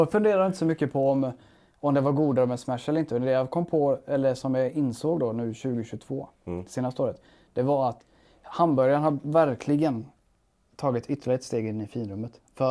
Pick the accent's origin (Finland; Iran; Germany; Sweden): Sweden; Herrljunga, Västra Götaland County; vi kommer ju från Herrljunga. Det är en liten ort på, var det 5000 personer?